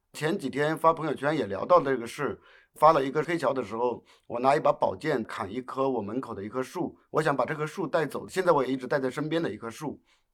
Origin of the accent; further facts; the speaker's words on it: Jiangxi, China; also born or lived in Beijing; now in Hangzhou, China; 我是江西人。